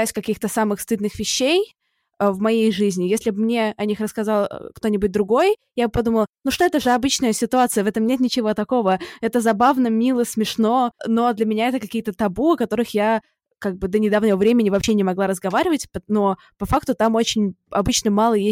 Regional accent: Saint Petersburg, Russia; Саша, как и я, из Питера

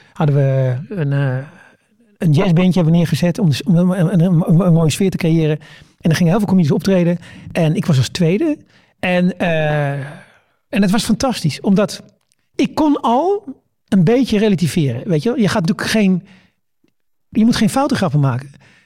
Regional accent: Netherlands; Weet je, ik kom uit Nederland.

